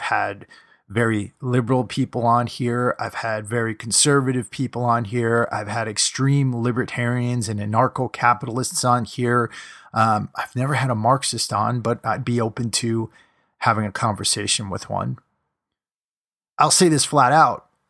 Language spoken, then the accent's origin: English; United States; this is me as an American